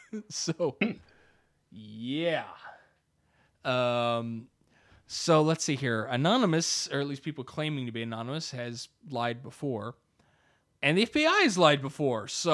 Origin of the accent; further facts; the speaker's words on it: United States; I'm American. I don't know how to say funny words.